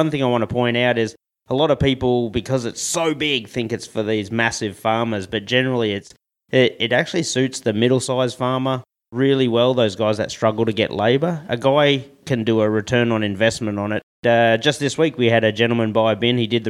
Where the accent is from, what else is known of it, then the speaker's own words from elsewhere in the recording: Australia; moved away as an adult; now in United States; So I grew up in Australia on a wheat farm in Australia. Met a guy from South Dakota in a pub and came over and worked for him in 2003